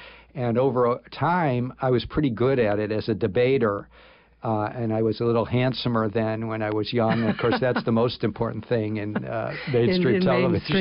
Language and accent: English; Michigan, United States; I grew up in Michigan, where I wrote for the Fifth Estate.